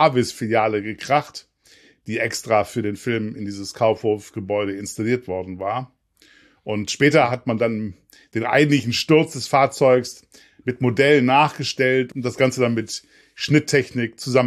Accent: Hamburg, Germany; sage ich jetzt mal als Hamburger so.

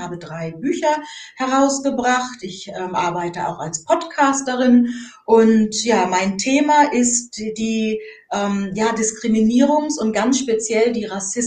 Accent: Buxtehude, Lower Saxony, Germany; also born or lived in Hamburg; meine Eltern sind Nigerianer. Ich bin in Hamburg geboren, in Buxtehude aufgewachsen, bei einer deutschen Mama, also einer Pflegemutter. Und ja, wenn man eben als schwarze Person in einem weißen Umfeld aufwächst

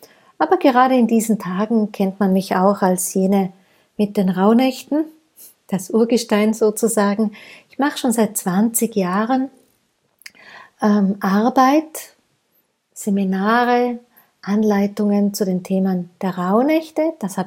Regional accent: Tyrol, Austria; also born or lived in Vienna; Ich hatte ein Montessori-Kinderhaus in Wien. Das habe ich zurückgelassen, bin für die zweite Ehe zurück in meine Heimat nach Tirol gezogen.

